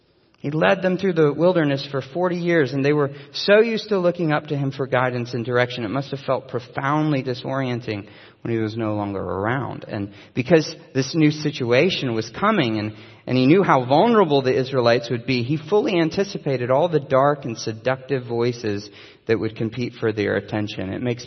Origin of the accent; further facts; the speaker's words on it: Chattanooga, Tennessee, United States; now in Orlando, United States; When I moved to Orlando from Chattanooga, for example, it took me forever to find my way around.